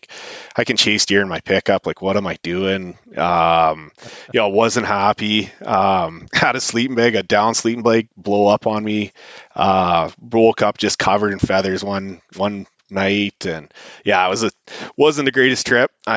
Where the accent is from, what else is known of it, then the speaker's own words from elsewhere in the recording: Peace River Valley, Canada; Mule deer were crazy, growing up in the Peace River Valley.